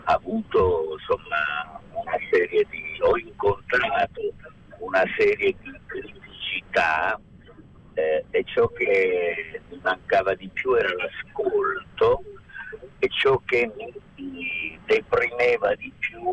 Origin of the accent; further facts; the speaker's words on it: Calabria, Italy; now in Florence, Italy; ho pensato bene di ritornare a casa nella mia Calabria e cercare di restituire qualcosa alla mia terra. Questo, diciamo, è il mio disegno futuro che si sta sviluppando, ma certo non posso abbandonare Firenze, nella quale mi sono formato e ho vissuto per 45 anni.